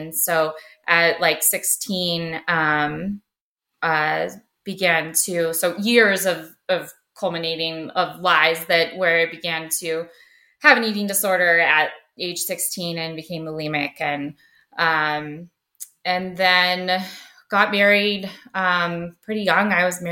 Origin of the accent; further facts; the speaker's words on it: Colorado, United States; I was born and raised in Colorado, outside of Denver, and grew up in a Christian home.